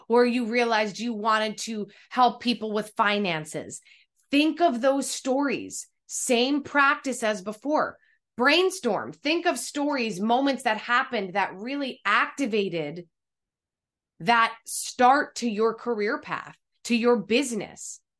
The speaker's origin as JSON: {"language": "English", "region": "New Jersey", "country": "United States", "tie": "born or raised there", "said": "I grew up in New Jersey. I lived with my mom, dad, my grandmother, and my brother."}